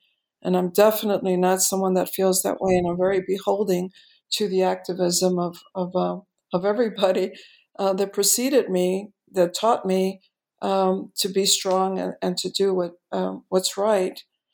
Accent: Chicago, Illinois, United States; I'm born and raised in Chicago.

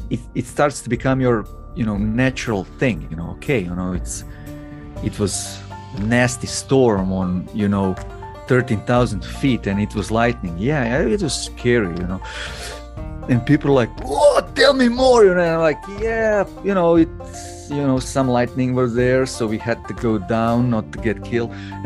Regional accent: Croatia; one hiker asked me, like, "What's your name?" And I'm like, " … from Croatia."

